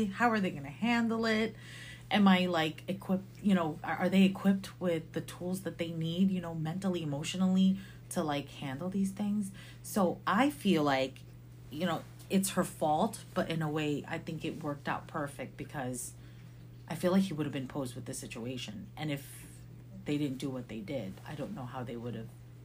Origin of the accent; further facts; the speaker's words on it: Philippines; growing up in the Philippines without my parents